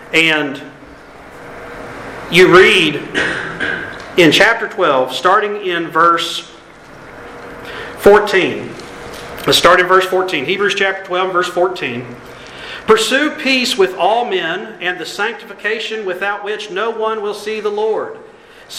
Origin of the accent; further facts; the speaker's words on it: West Virginia, United States; Because, as you may know, I am from West Virginia. I'm a mountaineer.